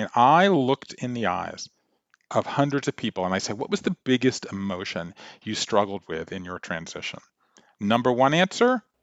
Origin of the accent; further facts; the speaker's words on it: Savannah, Georgia, United States; So she's a writer in Savannah, Georgia, which is my hometown.